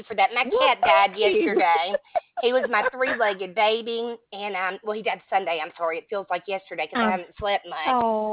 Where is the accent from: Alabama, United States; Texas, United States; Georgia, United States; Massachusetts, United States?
Alabama, United States; Montgomery; now in Maine, United States; I'm from Montgomery, Alabama. I live in Maine now, but I'm originally